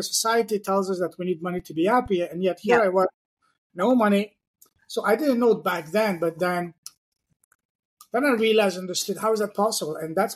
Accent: France; also born or lived in Afghanistan; I grew up in France.

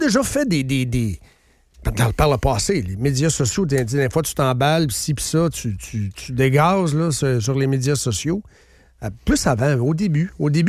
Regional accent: Trois-Rivières, Quebec, Canada; Je viens de Trois-Rivières, là.

